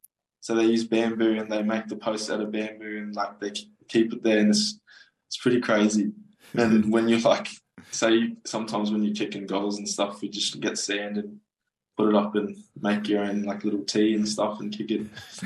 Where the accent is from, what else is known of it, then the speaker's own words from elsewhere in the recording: Busama, Morobe, Papua New Guinea; also born or lived in Port Moresby; mainly in Morobe, in a village in Busama. But that's where my mum's originally from, and I grew up kind of around there, but I was born in Port Moresby.